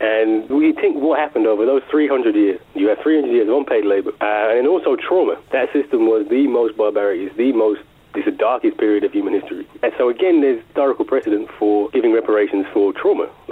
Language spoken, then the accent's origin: English; Birmingham, West Midlands, United Kingdom; And then also places like, so I'm from Birmingham, something like half of all the chains have contributed a good percentage of all the guns used to enslave Africans.